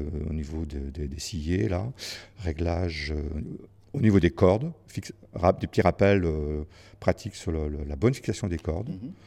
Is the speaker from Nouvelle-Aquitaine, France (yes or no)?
yes; La Rochelle, Nouvelle-Aquitaine, France; Alors moi je viens de La Rochelle.